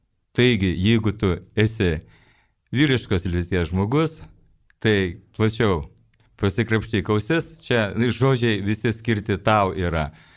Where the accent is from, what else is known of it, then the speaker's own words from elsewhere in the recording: Šiauliai, Šiauliai County, Lithuania; čia esame mes, šiauliečiai, veikliųjų žmonių bendrijos Šiaulių skyriaus nariai.